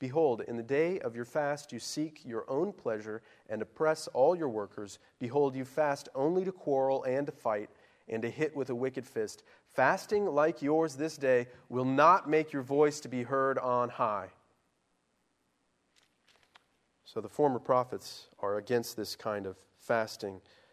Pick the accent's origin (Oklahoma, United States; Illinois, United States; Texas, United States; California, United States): Texas, United States; Plano; I grew up in Plano, Texas, just north of Dallas, and there were tornadoes every spring, just like hundreds of them.